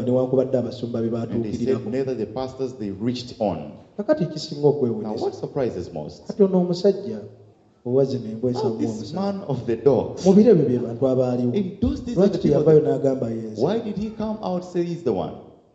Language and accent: English; Lugazi, Central Region, Uganda; But me in that time, as I first told you, I grew up around the Mabira Forest.